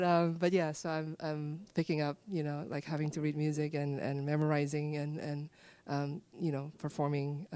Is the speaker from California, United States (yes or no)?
yes; California, United States; I'm from the San Francisco Bay Area, and this is my 8th year in the ensemble.